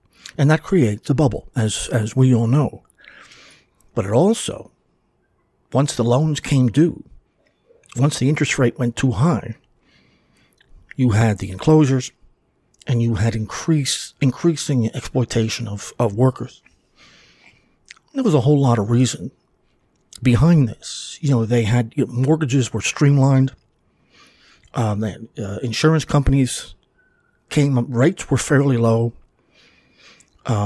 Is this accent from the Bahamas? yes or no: no; Ireland; back when I was at the Voice of Reason, I did a lot on Ireland, being an Irishman myself.